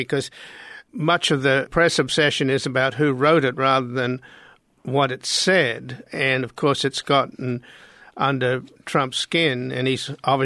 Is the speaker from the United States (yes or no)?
no; Australia; I come from Australia where it's compulsory to vote.